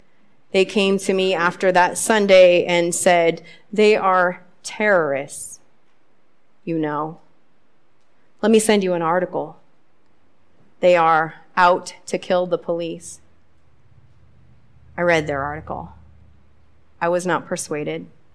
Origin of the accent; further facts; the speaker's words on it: Pacific Northwest, United States; I'm from the Northwest. I did not grow up knowing that history